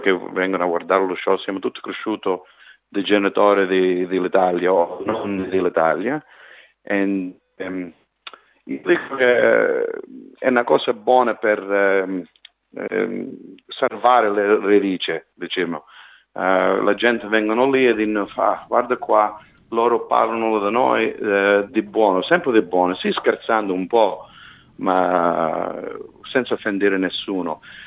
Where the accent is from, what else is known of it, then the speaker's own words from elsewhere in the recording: Canada; Italian is a second language; come siamo trattate quando siamo cresciute in Canada